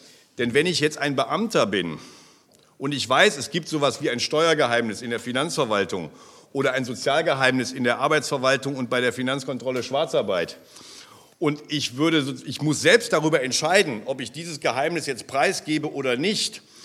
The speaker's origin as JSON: {"language": "German", "region": "Rhineland", "country": "Germany", "said": "Ja, ich bin Rheinländer, da lege ich jetzt auf. ich komme aus dem Rheinland."}